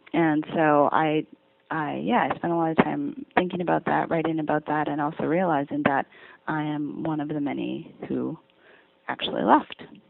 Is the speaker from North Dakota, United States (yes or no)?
yes; North Dakota, United States; They really can't believe I'm from North Dakota.